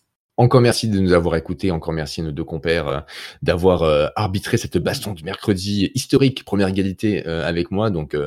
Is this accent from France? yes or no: yes; Normandy, France; Moi-même je suis Normand. Je suis Normand